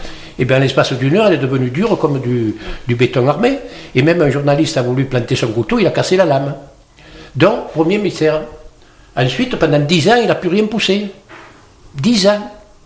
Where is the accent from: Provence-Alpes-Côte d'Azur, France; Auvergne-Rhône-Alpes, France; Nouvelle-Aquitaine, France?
Provence-Alpes-Côte d'Azur, France; Parce que chez nous, en Provence, un clapier, ce sont les pierres qui ressortent lorsque les agriculteurs labourent la terre